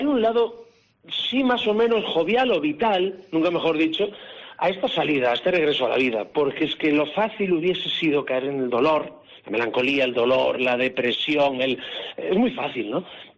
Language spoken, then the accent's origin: Spanish; Galicia, Spain; a mí no hay cosa que me duela más como gallego, como norteño, mucha honra